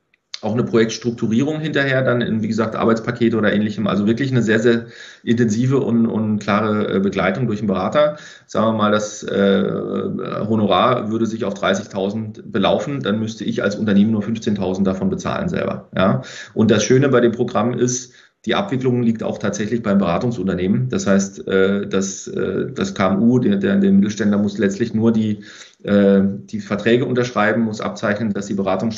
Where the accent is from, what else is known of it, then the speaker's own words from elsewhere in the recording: Freiburg im Breisgau, Baden-Württemberg, Germany; aus meiner Heimat, komme ursprünglich aus Freiburg im Breisgau